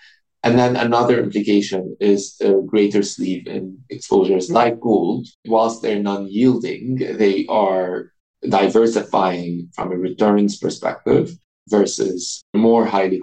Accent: Beirut, Beirut Governorate, Lebanon; so I'm from Lebanon. I was born in Beirut. And in my country, the tradition is that the first gift for newborn babies is gold.

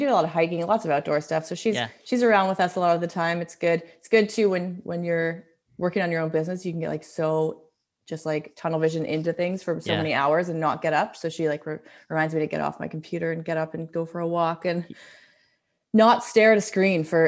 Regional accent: Ontario, Canada; moved away as an adult; also born or lived in Whistler; now in Squamish, Canada; I'm originally from Ontario and I came out to visit a friend in Whistler when I was 19, and I ended up living there for 5 years and then was in the city for about a decade. And then we decided to meet in the middle and buy in Squamish

